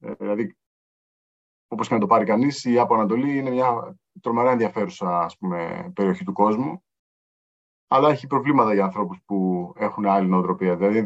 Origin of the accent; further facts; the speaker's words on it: Kalamata, Peloponnese, Greece; also born or lived in Athens; Το 1996, στην Αθήνα πρώτη φορά, διότι κατάγομαι από την Καλαμάτα, από τη Μεσσηνία